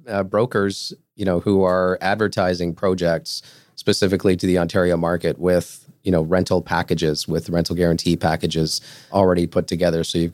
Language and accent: English; Portugal; I'm from Portugal.